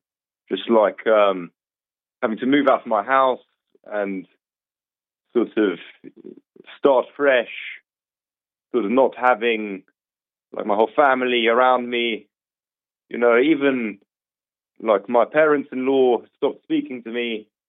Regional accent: South Africa; Because where I'm from, it's customary. I'm from South Africa

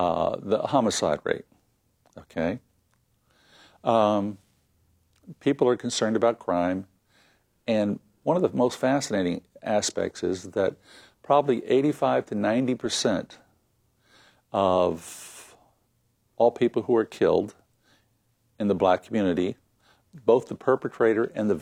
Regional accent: East Coast, United States; And so I grew up on the East Coast, and I was blessed by having a good family.

